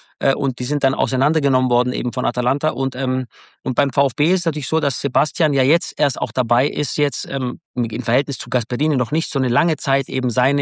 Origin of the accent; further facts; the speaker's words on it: Hechingen, Baden-Württemberg, Germany; Und ich bin als Schwabenjunge, ich bin ja aus Hechingen, da bin ich groß geworden.